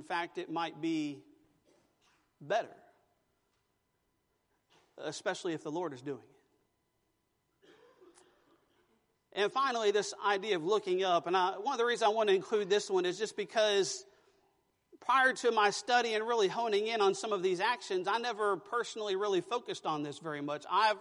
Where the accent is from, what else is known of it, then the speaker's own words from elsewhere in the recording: Houston, Texas, United States; now in San Antonio, United States; I grew up in Southeast Texas in the swamp, you know, of Houston. And so now I'm in the hill country in San Antonio, and I love it.